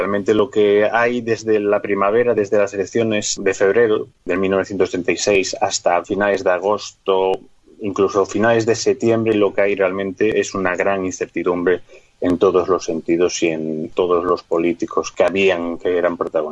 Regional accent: Galicia, Spain

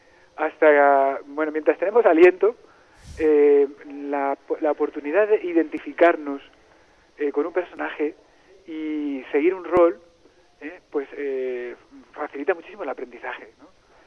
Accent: Spain; Entonces somos 20 docentes españoles.

